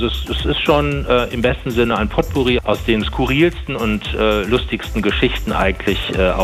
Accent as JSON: {"language": "German", "town": "Warstein", "region": "North Rhine-Westphalia", "country": "Germany", "tie": "born or raised there", "said": "Also in jedem Fall meine Heimatstadt Warstein"}